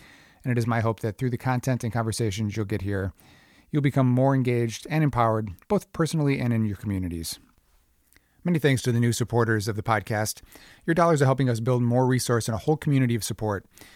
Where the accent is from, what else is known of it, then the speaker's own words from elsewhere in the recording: Minneapolis, Minnesota, United States; also born or lived in New York; I'm from Minneapolis. I'm back in Minneapolis. I've been back here for over 6 years, but I lived in New York for about 13 years.